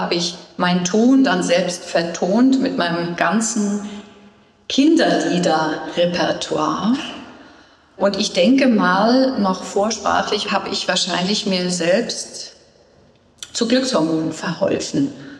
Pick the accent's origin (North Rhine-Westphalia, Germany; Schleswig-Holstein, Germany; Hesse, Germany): Schleswig-Holstein, Germany; Eckernförde; Ich bin ja aufgewachsen in Eckernförde in Schleswig-Holstein, direkt am Meer